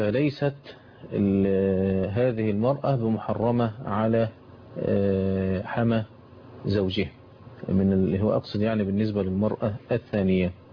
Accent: Egypt; والقانون عندنا في مصر الحقيقة بيأخذ بمذهب ابن تيمية

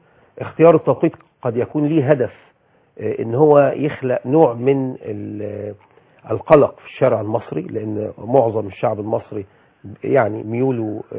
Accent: Egypt; القضاء عندنا في مصر نزيه

